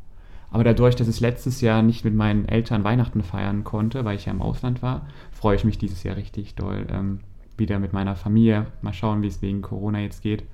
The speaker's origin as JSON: {"language": "German", "region": "Saxony", "country": "Germany", "said": "wir kommen ja aus Sachsen und wir kennen ja eigentlich diese Pracht von Dekoration"}